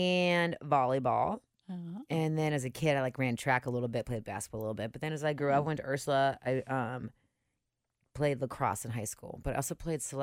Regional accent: White Oak, Ohio, United States; I'm from White Oak, which is near Green Hills.

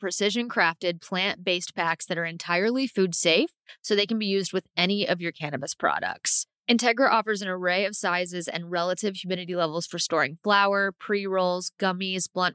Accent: Ashland, Kentucky, United States; accent: Kentucky; oh, I'm from Kentucky. And, like, I hate it so much. And, like, now you're like, I'm from Ashland. And, like, I lived here for, like, 15 years and I still have this accent.

